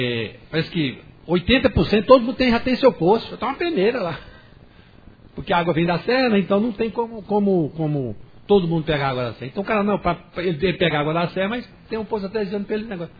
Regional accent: Formosa, Goiás, Brazil; Sou nascido em Formosa, criado em Formosa, casei, moro aqui, não saio daqui de jeito nenhum

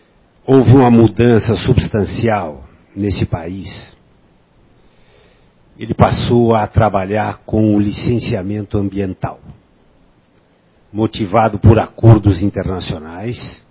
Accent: Soledade, Rio Grande do Sul, Brazil; Eu sou gaúcho de Soledade, no Rio Grande do Sul.

